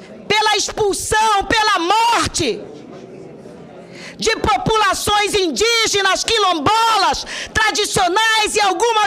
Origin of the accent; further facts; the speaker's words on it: Pará, Brazil; não apenas porque sou da Amazônia, porque sou do estado do Pará